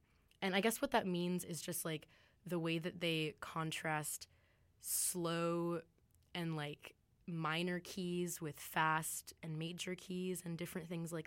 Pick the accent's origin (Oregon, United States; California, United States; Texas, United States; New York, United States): California, United States; San Diego; so I'm from San Diego, California. It reminds me of driving up the coast and just seeing all the beautiful beaches and everything.